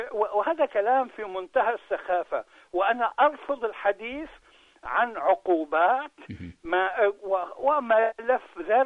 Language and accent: Arabic; Palestine; أنا فلسطيني وأعلم ماذا يعمل الفاشيون الصهاينة منذ قرن